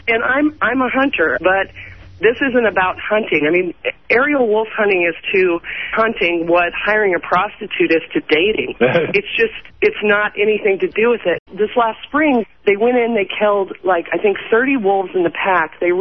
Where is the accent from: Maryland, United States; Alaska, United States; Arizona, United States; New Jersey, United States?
Alaska, United States; Homer; I was born and raised in Homer, Alaska. I just wanted to get out of there.